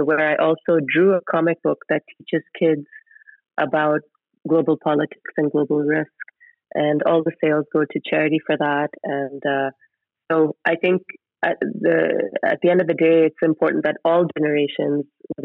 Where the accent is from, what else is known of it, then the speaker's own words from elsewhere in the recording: Pakistan; also born or lived in 7 countries; I'm originally from Pakistan, but I grew up all over the world. In fact, I lived in 7 countries by age 14.